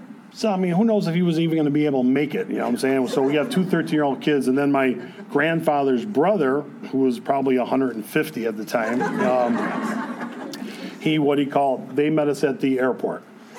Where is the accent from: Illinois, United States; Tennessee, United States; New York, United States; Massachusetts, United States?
Illinois, United States; Berwyn; also born or lived in Cicero; I'm from the Twin Cities. And everybody will say, oh, you're from Minnesota? That's so nice. No, Berwyn and Cicero, okay?